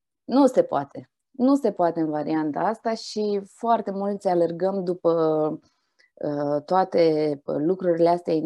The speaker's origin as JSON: {"language": "Romanian", "country": "Romania", "said": "modul în care suntem noi construiți ca și români"}